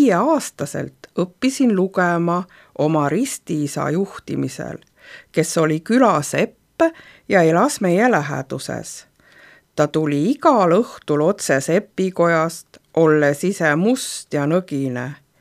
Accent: Hiiu County, Estonia; Olen sündinud Hiiumaa põhjapoolsel rannal, kus maapind on kõige kehvem, paesem ja liivasem. Seal oli mu vanematel keskmise suurusega talu, kus kasvasin üles usklikus kodus.

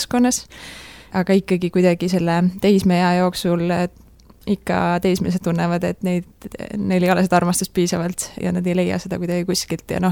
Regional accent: Rapla, Rapla County, Estonia; Jaa, ma olen pärit Raplast.

